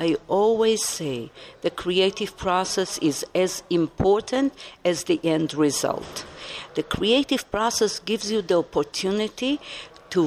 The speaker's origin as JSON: {"language": "English", "country": "Israel", "tie": "born or raised there", "also_born_or_lived": "Russia", "moved": "as an adult", "lives_now": "United States", "said": "I come from the 3 troublemaking countries in the world. I was born in Russia, where I got the passionate Mama Earth, Mother Earth. I was raised in Israel, where you get the chutzpah. And now I'm already 39 years in America"}